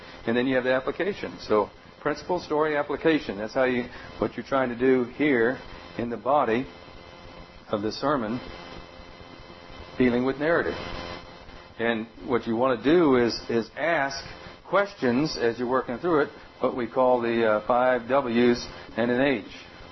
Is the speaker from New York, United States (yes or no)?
no; Massachusetts, United States; I'm from Massachusetts too.